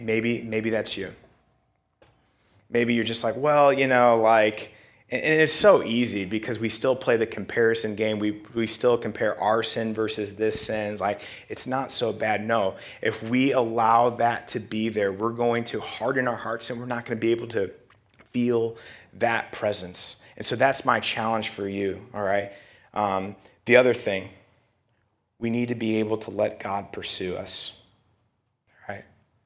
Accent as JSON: {"language": "English", "country": "United States", "said": "first of all, we're so American, right? We have schedules for everything."}